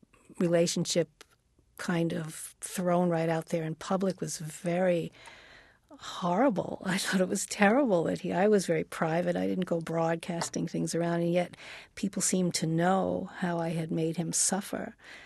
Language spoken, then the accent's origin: English; New York City, New York, United States; And I was, well, because I was from New York City also, you know